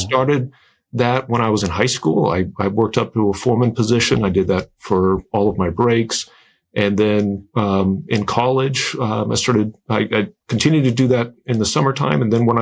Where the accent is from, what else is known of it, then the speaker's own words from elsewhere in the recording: South Bend, Indiana, United States; I was raised Catholic and I grew up in South Bend, Indiana. Both my parents are originally from Massachusetts and they moved there shortly before I was born.